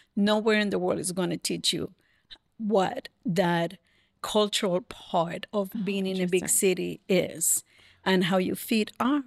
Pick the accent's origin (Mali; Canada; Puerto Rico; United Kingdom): Puerto Rico; San Juan; moved away as an adult; also born or lived in New York; I was born in Puerto Rico, in San Juan, Puerto Rico, and I was raised also there. I lived there until I was 21, and like every good Puerto Rican, I moved to New York, the biggest Puerto Rican town, and I lived in New York for 5 years.